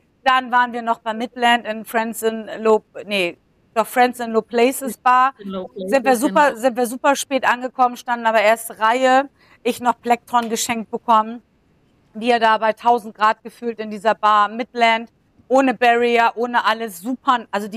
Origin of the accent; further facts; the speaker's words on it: Germany; ich komme aus Deutschland